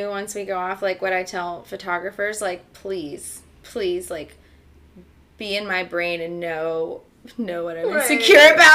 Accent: Huntington, West Virginia, United States; my experience growing up in Huntington was surprisingly

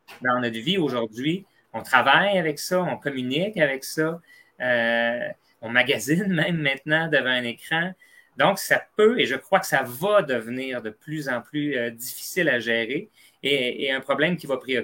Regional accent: Sherbrooke, Quebec, Canada; notamment dans mon coin en Estrie. Moi, je suis originaire de Sherbrooke.

